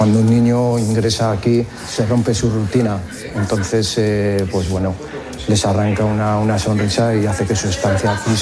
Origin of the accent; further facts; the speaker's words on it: Medina del Campo, Castile and León, Spain; soy de Medina del Campo y soy pintor como mi padre.